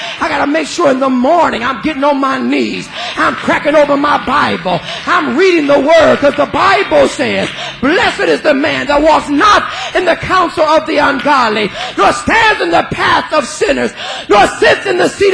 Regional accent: Los Angeles, California, United States; I grew up in South Central. I knew … before he was on Larry King.

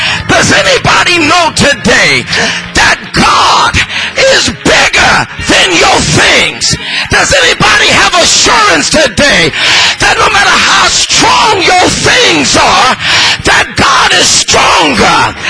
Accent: Los Angeles, California, United States; the old preachers where I grew up in Holy Light and in Los Angeles used to say

